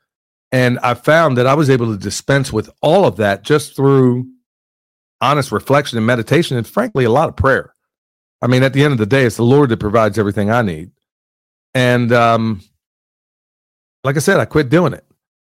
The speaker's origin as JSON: {"language": "English", "region": "Missouri", "country": "United States", "said": "I'm from Missouri, Jack. You're going to have to show me."}